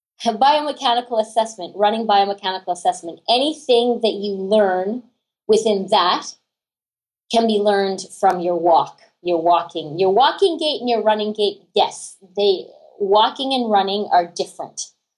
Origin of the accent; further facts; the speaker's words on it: Ottawa, Ontario, Canada; Like I had an amazing time growing up in Ottawa.